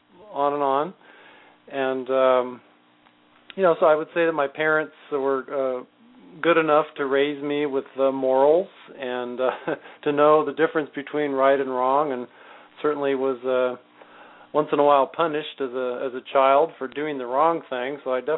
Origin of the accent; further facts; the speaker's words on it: San Jose, California, United States; I was born and raised in San Jose, which is about 50 miles to the south of San Francisco.